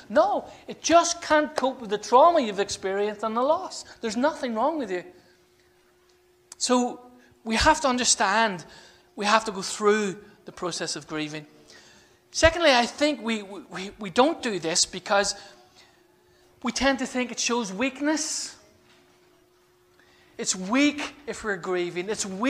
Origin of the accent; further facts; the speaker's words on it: Northern Ireland, United Kingdom; And growing up in Northern Ireland, I was told things like, real men don't cry.